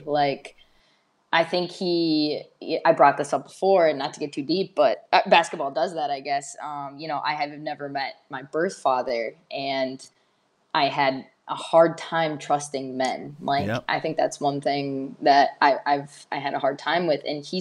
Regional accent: Minnesota, United States; okay, granted, we're all from Minnesota, but man, we come from completely different families, different backgrounds

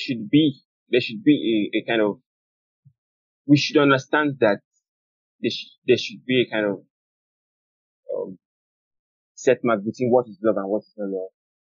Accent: Nigeria; born there; first language Yoruba; English is a second language; I live in Nigeria. I was born in Nigeria, and English is the official language spoken in Nigeria. So I've always written in English since when I was young. Though I can speak in my native language, I write in English.

